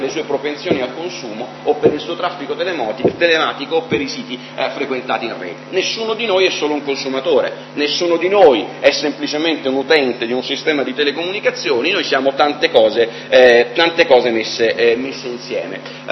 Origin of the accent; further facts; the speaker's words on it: Rome, Lazio, Italy; Sono romano